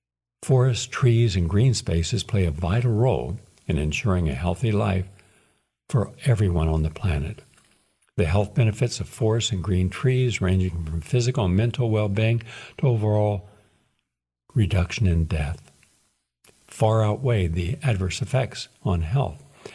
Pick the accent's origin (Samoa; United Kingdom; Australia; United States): United States; West Virginia; I grew up in West Virginia. I grew up in a small city. The entire county of Wood County only had 40,000 residents.